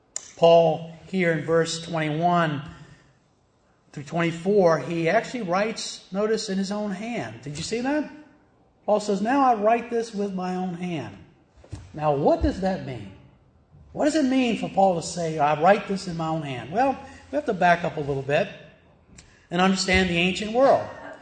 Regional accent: the South, United States; Because I'm a Southerner.

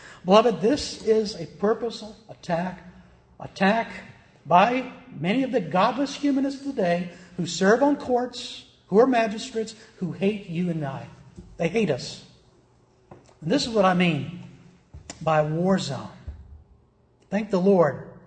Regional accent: United States; Thank God we grew up in America that we were protected from persecution of the state.

